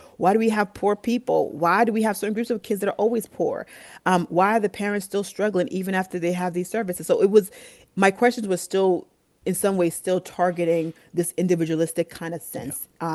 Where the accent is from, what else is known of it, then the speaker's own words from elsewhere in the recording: Boston, Massachusetts, United States; also born or lived in North Carolina; Like, mind you, I grew up in Boston. Nobody goes below the Mason-Dixon line, as they tell you.